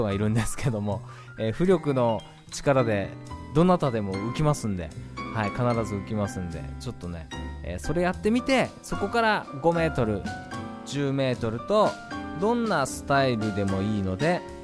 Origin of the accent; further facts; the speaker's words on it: Iwate, Japan; moved away as an adult; now in Tokyo, Japan; 東京にね、あの岩手から上京してから、まあ専門学校にね通いながら